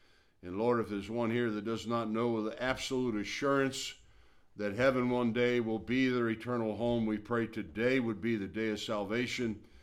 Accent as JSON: {"language": "English", "town": "Milwaukee", "region": "Wisconsin", "country": "United States", "tie": "born or raised there", "said": "When I was growing up in Milwaukee, my parents, of course, as you know, they went to church for maybe a year and then they stopped, but they sent us to church."}